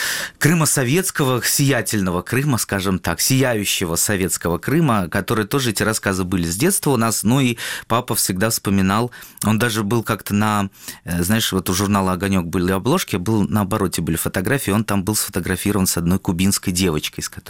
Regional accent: Kazakhstan; Russian is a second language

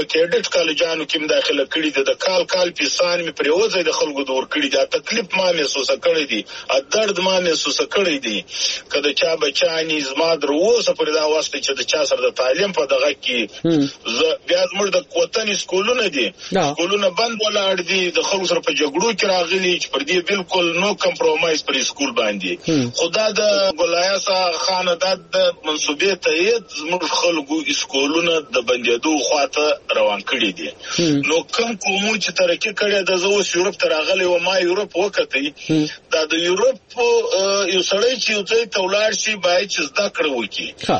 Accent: Zhob, Balochistan, Pakistan; زه د ژوب یم

